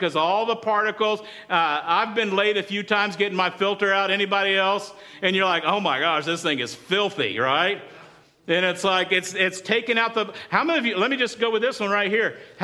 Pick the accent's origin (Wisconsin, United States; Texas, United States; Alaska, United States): Texas, United States; Like, I grew up in West Texas where you had to let it run for about 3 or 4 minutes so that the boiling hot water got out of the hose first.